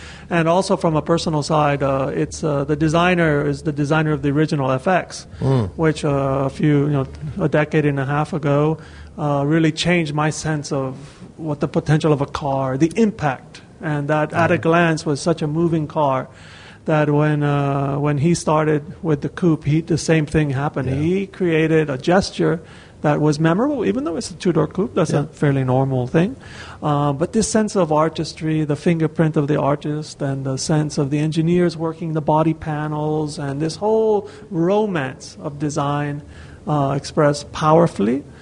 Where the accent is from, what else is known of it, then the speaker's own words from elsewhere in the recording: Miami, Florida, United States; To be honest, because I've grown up in this country, in the United States, I was born in Miami, and this scale of car is aspirational.